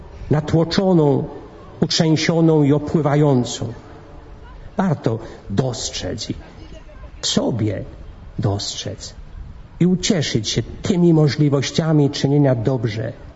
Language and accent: Polish; Pomeranian Voivodeship, Poland; Ja wywodzę się z Kaszub.